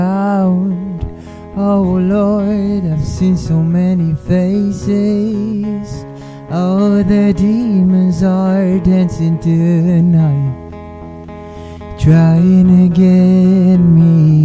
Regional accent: Elishiv, Central District, Israel; אני בן 33. אני ממושב אלישיב, שבעמק חפר.

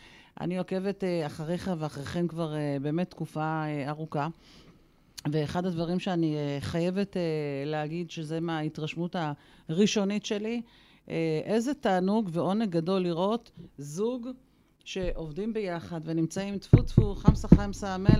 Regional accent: Northern District, Israel; אני בכלל כן משוחדת, כי אני ילידת הצפון

